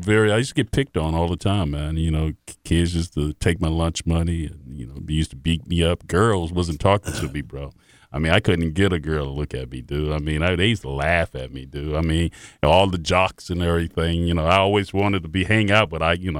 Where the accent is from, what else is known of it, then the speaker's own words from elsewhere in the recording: Miami, Florida, United States; Growing up in Miami, I was a introvert.